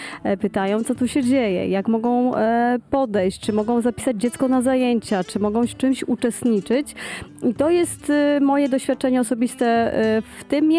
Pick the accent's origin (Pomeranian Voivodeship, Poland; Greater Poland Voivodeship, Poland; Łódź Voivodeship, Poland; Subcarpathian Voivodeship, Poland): Subcarpathian Voivodeship, Poland; Nowy Żmigród; Ja jestem stąd. Mieszka się bardzo dobrze ze względu na to, że mamy jakby dwie rzeczywistości. Mamy tą kulturę, którą tworzymy jako mieszkańcy tutaj Nowego Żmigrodu i okolic całej gminy